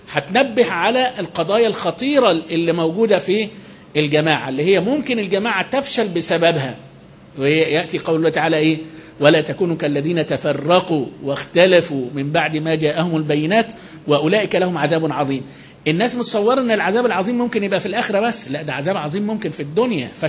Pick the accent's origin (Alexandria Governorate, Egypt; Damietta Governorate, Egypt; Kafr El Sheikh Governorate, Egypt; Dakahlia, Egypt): Alexandria Governorate, Egypt; Alexandria; احنا عندنا في اسكندريه 2000 مسجد نقيم فيهم الجماعه